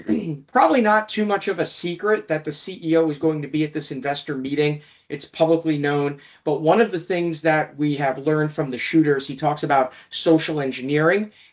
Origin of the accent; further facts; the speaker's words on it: New York City, New York, United States; as a New Yorker, the one thing that I think I took personal offense to was the continual trashing of New York as a city